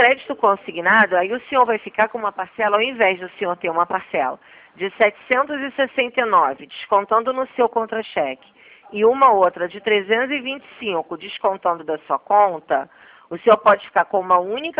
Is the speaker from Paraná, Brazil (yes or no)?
no; Rio de Janeiro, Brazil; Como é que o senhor sabe que eu sou carioca?